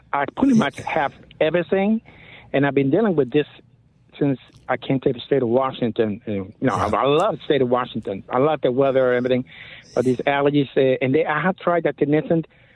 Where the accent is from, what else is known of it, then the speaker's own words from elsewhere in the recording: Puerto Rico; now in United States; I'm actually from Puerto Rico. In Puerto Rico, I never have any allergies